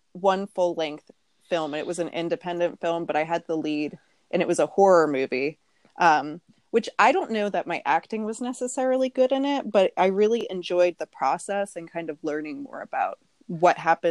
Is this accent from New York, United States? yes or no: yes; New York, United States; Rockland County. Rockland. So go across the Hudson River.